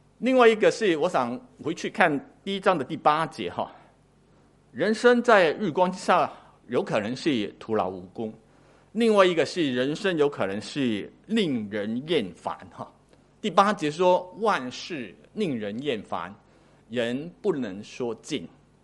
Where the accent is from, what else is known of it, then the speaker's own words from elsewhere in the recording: Hong Kong; 这个就是我们香港自己出品的哈，我们香港人